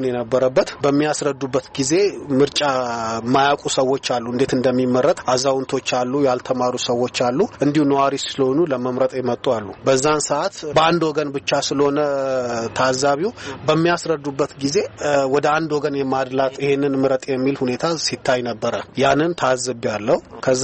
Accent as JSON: {"language": "Amharic", "town": "Hawassa", "region": "Sidama", "country": "Ethiopia", "tie": "born or raised there", "said": "ነዋሪነቴ በአዋሳ ከተማ ነው፣ ትውልዴም እዚሁ አዋሳ ነው።"}